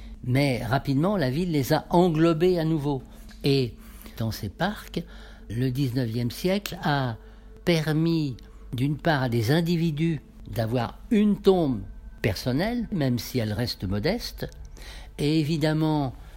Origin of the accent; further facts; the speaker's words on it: Paris, Île-de-France, France; parce que je suis parisien d'abord.